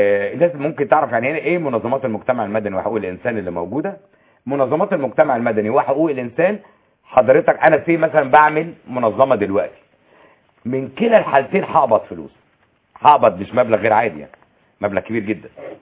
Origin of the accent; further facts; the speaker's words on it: Egypt; يبقى قبضوا مننا هنا كمصريين